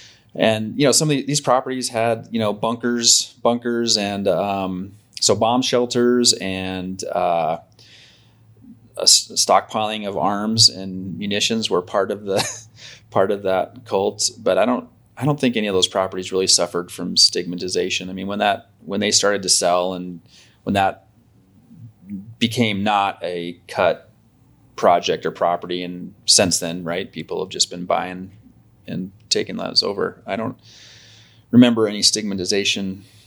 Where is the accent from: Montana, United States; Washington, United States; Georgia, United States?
Montana, United States; Billings; even growing up in Billings, I don't know, I guess you're probably too young for this.